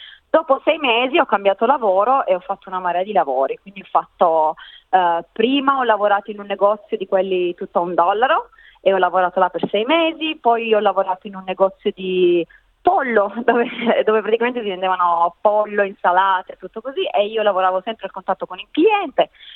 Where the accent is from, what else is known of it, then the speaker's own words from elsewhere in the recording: Turin, Piedmont, Italy; moved away as an adult; now in Sydney, Australia; Sì, allora io vengo da Torino, mi sono laureata in psicologia con 104